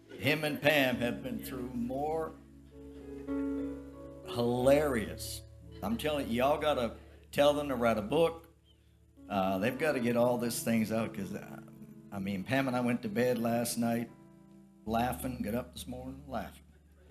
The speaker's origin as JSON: {"language": "English", "town": "Black's Harbor", "region": "New Brunswick", "country": "Canada", "tie": "born or raised there", "said": "I grew up in a little fishing village called Black's Harbor, right on the Bay of Fundy."}